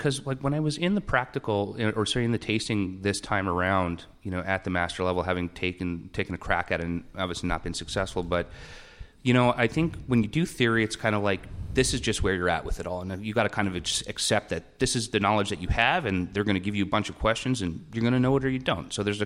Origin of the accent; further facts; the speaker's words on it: Newfoundland and Labrador, Canada; I'm a Newfoundlander